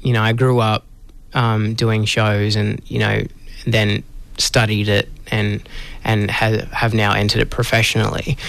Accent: Cairns, Queensland, Australia; moved away as an adult; also born or lived in Perth; now in Melbourne, Australia; I grew up in Cairns and... left when I was like 19. I moved to Melbourne

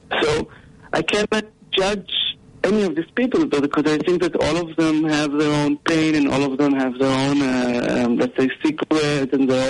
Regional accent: Ra'anana, Central District, Israel; English is a second language; I was born and raised in Israel in a little city called Ra'anana, which is a very I would say very white, clean, very maturistic, patriotic city.

